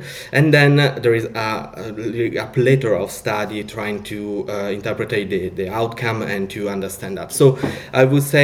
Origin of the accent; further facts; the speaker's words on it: Italy; English is a second language; now in United Kingdom; because I come from Italy, so I tend to have a double life as a doctor